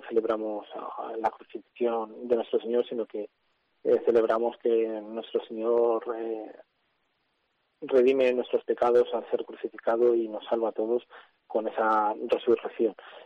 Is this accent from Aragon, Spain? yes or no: no; Zamora, Castile and León, Spain; now in Cádiz, Spain; la Semana Santa de mi tierra, de Zamora, donde allí también soy cofrade de uh-huh. varias cofradías.